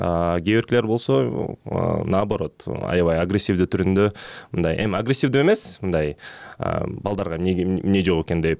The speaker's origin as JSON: {"language": "Kyrgyz", "region": "Bishkek", "country": "Kyrgyzstan", "said": "Өзүм бишкектикмин, ооба."}